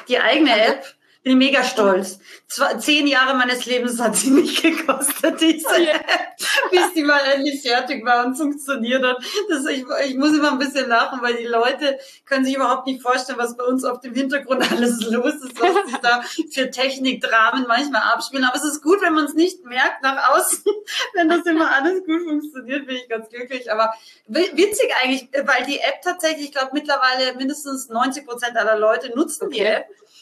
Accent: Austria; now in Munich, Germany; ich habe als Österreicherin immer gedacht, jetzt gehe ich nach München, jetzt ist es dann total zivilisiert, ja?

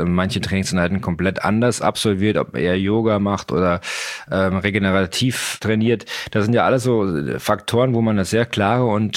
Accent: Munich, Bavaria, Germany; born there; Als gebürtiger Münchner mit einer Praxis in München, im Herzen der Stadt

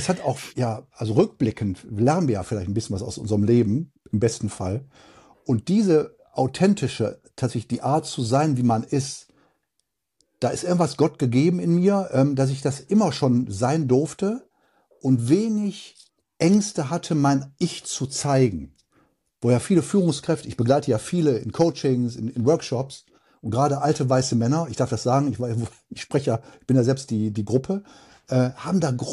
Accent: Wuppertal, North Rhine-Westphalia, Germany; born there; ich sage immer geboren in Wuppertal, da rausgekommen bin

